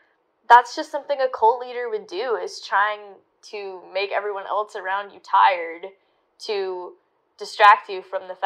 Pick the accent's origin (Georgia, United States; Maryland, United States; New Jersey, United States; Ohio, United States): Georgia, United States; I'm from Georgia